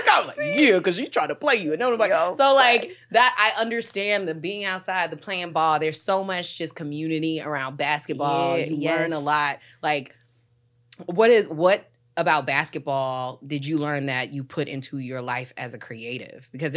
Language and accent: English; Washington, District of Columbia, United States; growing up in Chocolate City, my mother's a third generation Washingtonian.